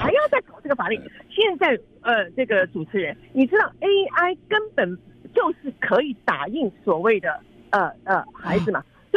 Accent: California, United States; 他做了什么好事给我们加州人啊？

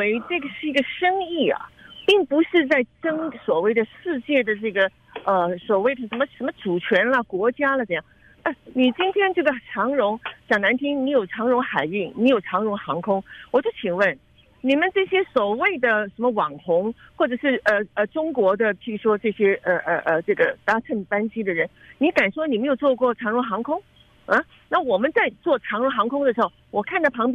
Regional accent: Taiwan; 我台湾人当然就不会被你感动

